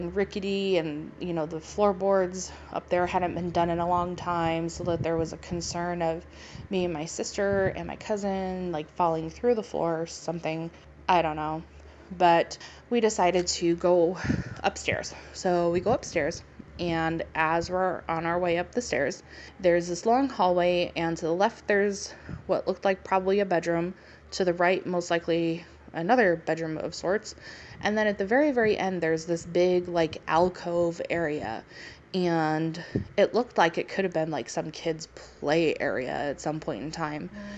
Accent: New York, United States; I'm originally from New York, and we lived in quite a few houses growing up

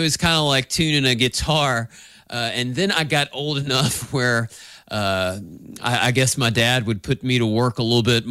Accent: Monroeville, Alabama, United States; But when I explain that I'm from Monroe County or Monroeville, and people ask me where I'm from, some who are vaguely familiar, you know, I'll say Southwest Alabama

